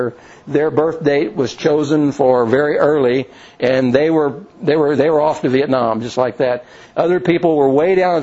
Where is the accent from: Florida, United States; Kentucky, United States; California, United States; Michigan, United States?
Kentucky, United States; Louisville; Some of you remember that in my hometown, Louisville, Kentucky, there was a very famous young athlete named Cassius Clay